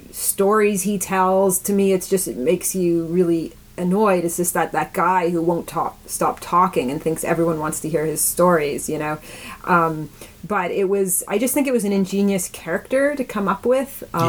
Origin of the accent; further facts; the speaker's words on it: Canada; And I'm Canadian and American.